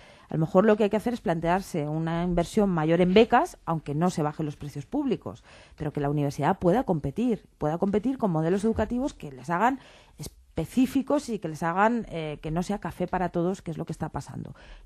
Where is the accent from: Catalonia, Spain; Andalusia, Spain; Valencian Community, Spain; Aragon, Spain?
Valencian Community, Spain; Yo soy valenciana y así ha sido durante mucho tiempo, pero sigue siendo así también.